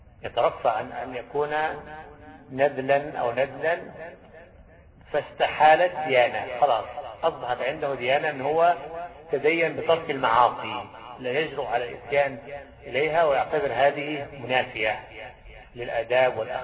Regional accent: Egypt; احنا عندنا في مصر الدال، الذال في كثير من الكلمات ينطقونها دالا

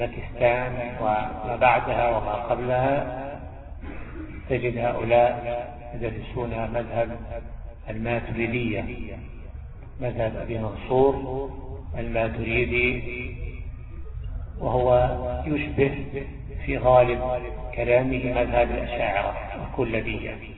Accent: Egypt; ومن العجب أن بلادنا مصر

